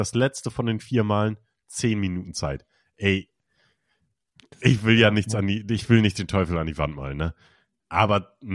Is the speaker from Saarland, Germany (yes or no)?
no; Kiel, Schleswig-Holstein, Germany; now in Leipzig, Germany; Also meine Heimat ist Kiel, warum fahre ich da nach Köln?